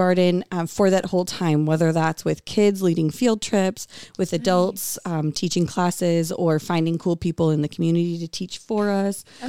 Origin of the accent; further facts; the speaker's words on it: Wisconsin, United States; I'm not from Green Bay, but I'm from just north of here. So Green Bay was always kind of felt like home.